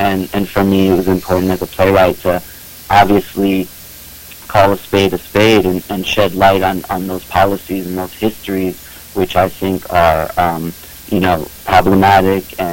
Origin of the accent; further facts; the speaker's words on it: United States; growing up as a Palestinian American, I had to lear